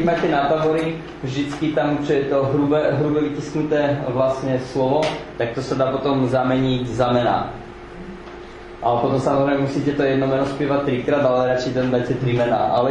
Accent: Bratislava, Bratislava Region, Slovakia; Czech is a second language; now in Czech Republic; já jsem se narodil ještě v Československu a pocházím z Bratislavy

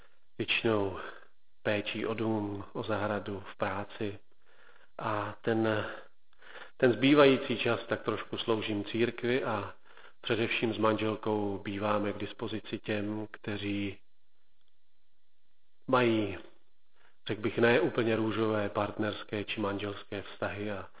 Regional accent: Hronov, Hradec Králové Region, Czechia; já jsem z Hronova. Mám rodinku, doufám, že takovou normální rodinku, manželku z Bratislavy

